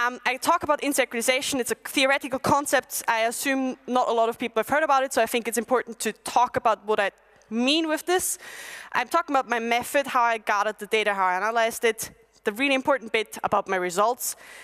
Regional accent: Belfast, Northern Ireland, United Kingdom; I'm from Belfast and everybody assumes that.

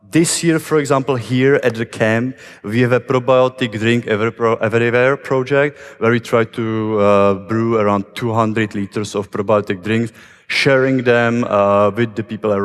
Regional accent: Czechia; Who am I and where I'm coming from? I am from Czech Republic.

